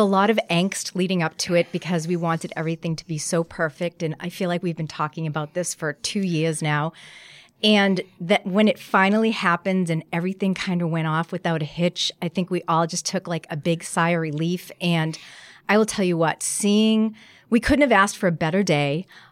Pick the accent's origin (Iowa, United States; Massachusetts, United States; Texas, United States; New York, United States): Massachusetts, United States; Boston; moved away; I'm from Boston, but I moved here 20 years ago.